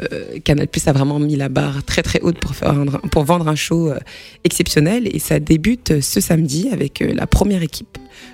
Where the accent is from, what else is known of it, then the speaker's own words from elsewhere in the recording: Togo; ce qu'on peut dire, c'est qu'on est des Togolais, donc il y aura des artistes togolais.